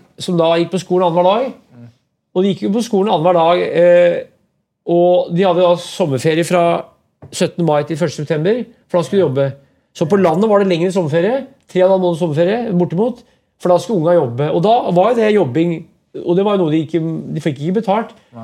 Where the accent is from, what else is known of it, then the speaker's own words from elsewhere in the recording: Brumunddal, Innlandet, Norway; For i 1913 så var det hovedlandsrenn i Furnes og Brumdalen, der jeg vokste opp.